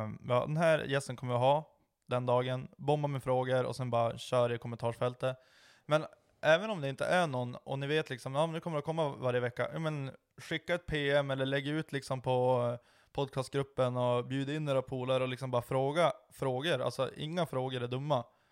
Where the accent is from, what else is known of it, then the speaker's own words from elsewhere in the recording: Lycksele, Västerbotten County, Sweden; Hemma i Lycksele är det rätt mycket.